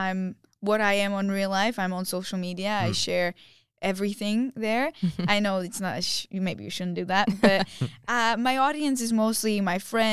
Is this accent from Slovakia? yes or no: yes; Bratislava, Bratislava Region, Slovakia; English is a second language; And when I go in Bratislava, in my hometown, I walk around and someone just approaches me like, I love your stories.